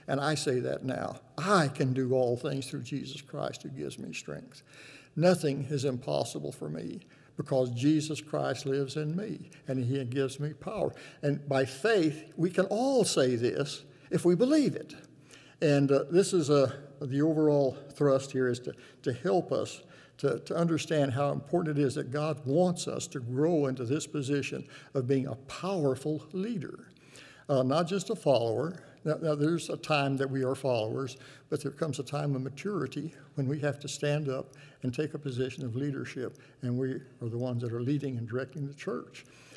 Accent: Texas, United States; I was raised in Texas on a farm, and a chicken has grit in their craw.

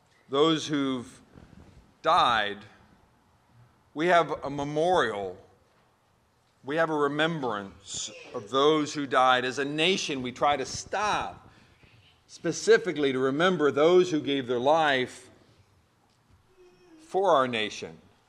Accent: Virginia, United States; I grew up in Virginia, and we got a lot of statues around there.

